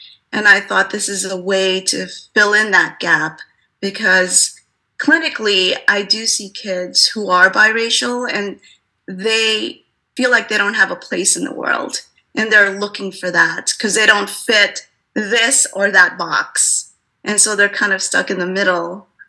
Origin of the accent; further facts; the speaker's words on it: Philippines; she's half Filipino, which that's what I am. I'm Filipino